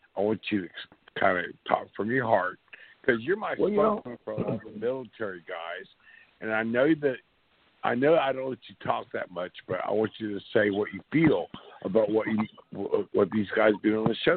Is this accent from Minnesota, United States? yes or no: no; Hawaii, United States; because you came from Korea, I came from Hawaii